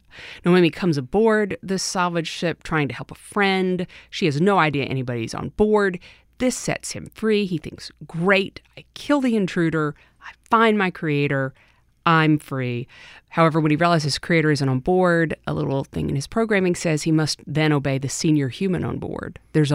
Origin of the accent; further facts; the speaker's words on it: Mississippi, United States; now in New Orleans, United States; My New Orleans story, I grew up in Mississippi, but I always had family down here. So we visited very frequently, and then I moved down here in 1993 to go to Tulane Law.